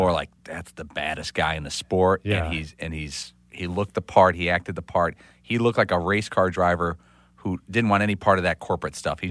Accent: Chicago, Illinois, United States; I grew up in Chicago, and he never came off as one of our guys. He never came off as a Chicago guy.

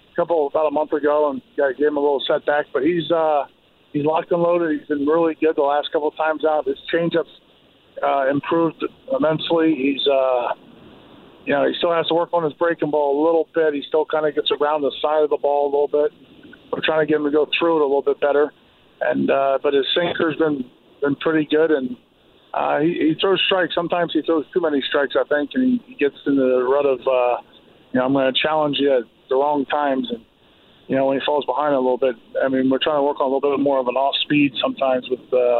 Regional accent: Pennsylvania, United States; it's close to home, and where I grew up in Pennsylvania, and so I get to see my brothers and my mom and dad.

